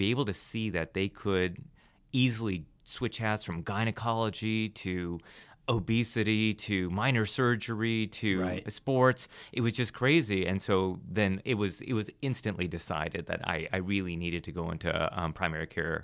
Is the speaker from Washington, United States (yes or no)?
no; California, United States; I'm from Orange County, born and raised.